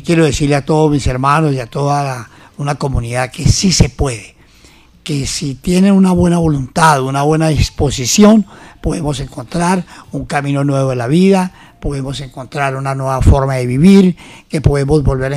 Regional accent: Bogotá, Colombia; Yo soy de Bogotá.

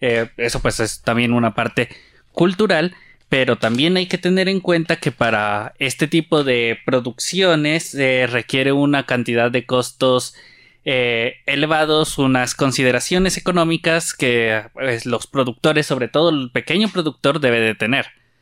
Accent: Nariño, Colombia; hay a quienes somos de Nariño, muchas veces hay gente que nos dice que no ha probado que hoy cómo vamos a comer cuy

